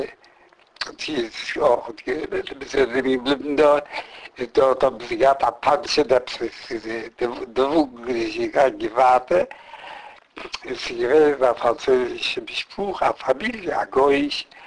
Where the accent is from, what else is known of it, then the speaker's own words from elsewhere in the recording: Jaroslaw, Subcarpathian Voivodeship, Poland; now in Paris, France; Ich bin geboren in Polen, in Galicien.